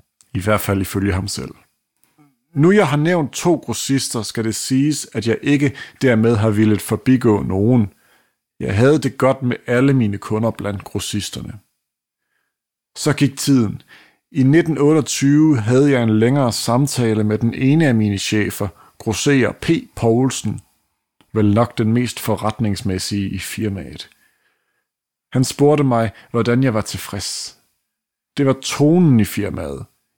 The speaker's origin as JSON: {"language": "Danish", "town": "Vejle", "region": "Region of Southern Denmark", "country": "Denmark", "lives_now": "Aalborg, Denmark", "said": "Vejle, jeg er fra Vejle. Jeg bor i Aalborg nu, men jeg er fra Vejle."}